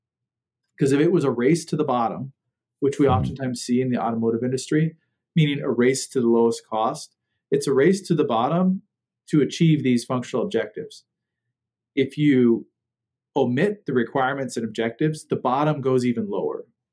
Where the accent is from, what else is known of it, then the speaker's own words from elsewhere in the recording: Nebraska, United States; So I went to Kettering University in Flint, Michigan, and I'm from Nebraska